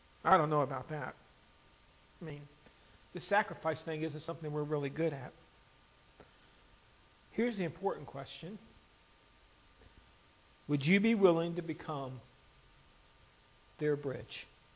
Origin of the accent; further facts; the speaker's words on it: Lynchburg, Virginia, United States; I was born in this country. I was born in this state. I wasn't born in this city. We moved from Lynchburg, Virginia, is where we started out.